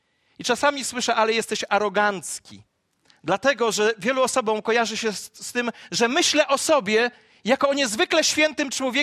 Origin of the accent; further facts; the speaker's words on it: Gąsocin, Masovian Voivodeship, Poland; Jechaliśmy do kościoła 5 kilometrów od mojej rodzinnej miejscowości. I podczas, gdy już dojechaliśmy tam na miejsce, przyjechała po nas taksówka. W mojej wsi rodzinnej była taksówka Gąsocin numer 1 i tylko taka.